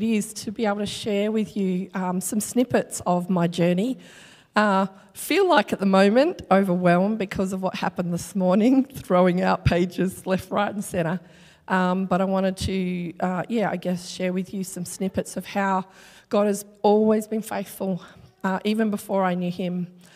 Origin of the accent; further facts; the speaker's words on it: Perth, Western Australia, Australia; I was born and raised in Perth, WA, with no Christian upbringing whatsoever.